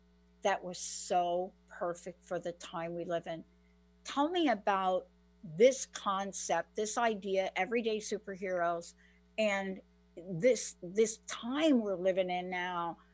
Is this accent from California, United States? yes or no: no; New York, United States; now in Washington, United States; I live in Washington State. I'm from New York.